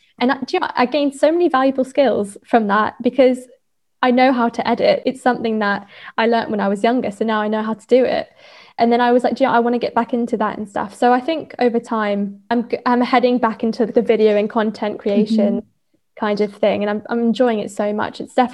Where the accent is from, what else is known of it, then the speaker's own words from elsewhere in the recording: Malaysia; And I grew up in Malaysia